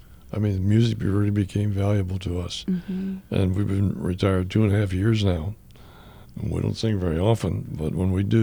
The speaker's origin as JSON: {"language": "English", "town": "Monessen", "region": "Pennsylvania", "country": "United States", "said": "And I am from Western Pennsylvania. And your husband was born in the same town I was, in Monessen, Pennsylvania"}